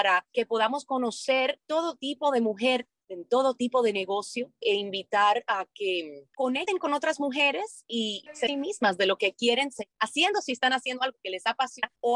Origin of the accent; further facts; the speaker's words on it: Dominican Republic; also born or lived in Spain / United States / Colombia; española dominicana. Yo sí que me aplatané desde que nací y me crié aquí, pero he vivido mitad de mi vida fuera del país, España, Estados Unidos, Colombia, y ahora pues he vuelto hace 6 años a esta maravillosa isla.